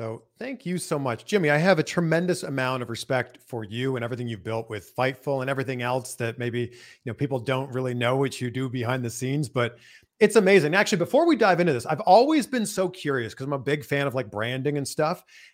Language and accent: English; Pickering, Ontario, Canada; Yep, Pickering.